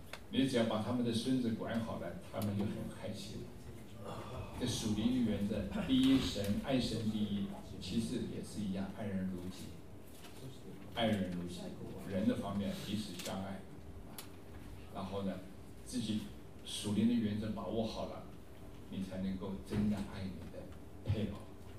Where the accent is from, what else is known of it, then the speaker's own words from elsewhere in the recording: China; 我们中国人常常发生这个问题，孝道的。